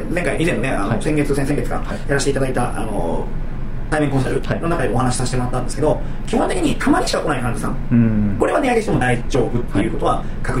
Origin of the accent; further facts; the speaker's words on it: Kochi, Japan; 僕は四国の高知県出身なんで、地元でね、うなぎを食べてたんですよ。中学生ぐらいで食べてたんですよ